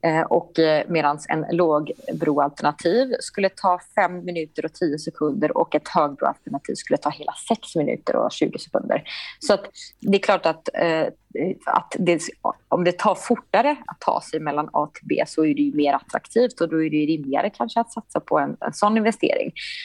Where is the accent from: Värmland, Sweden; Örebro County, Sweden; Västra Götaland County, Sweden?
Västra Götaland County, Sweden; Gothenburg; Göteborgs hamn som vi äger som göteborgare